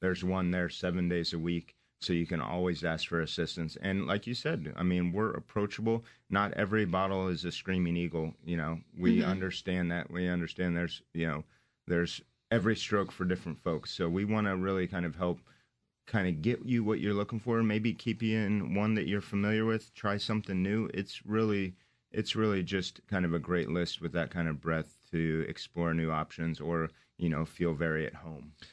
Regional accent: Kansas City, Kansas, United States; born there; I was born in the geographical center of the United States

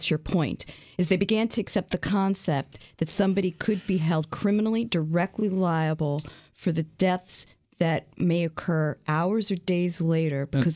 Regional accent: Northeast, United States; which I'm a girl from the Northeast, and there's no culture of arson in the Northeast.

